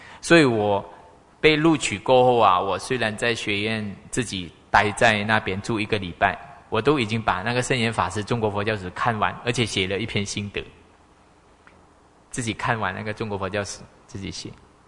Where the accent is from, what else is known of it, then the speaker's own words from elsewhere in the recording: Sabah, Malaysia; now in Taiwan; 从我家乡沙巴哈、哦来台湾的话只有一班机